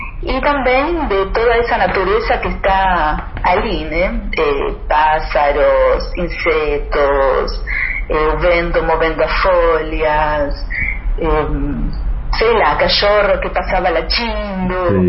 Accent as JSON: {"language": "Portuguese", "country": "Argentina", "moved": "yes", "lives_now": "Brazil", "said": "desde que eu cheguei de Buenos Aires, né? Eu sou da Argentina e eu vim para o Rio de Janeiro, morei aqui na Serra, depois morei um tempo em Rio e voltei para cá."}